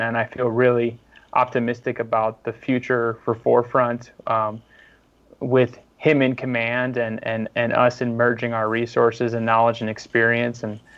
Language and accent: English; Midwest, United States; because I've always been inspired by it as a Midwesterner moving west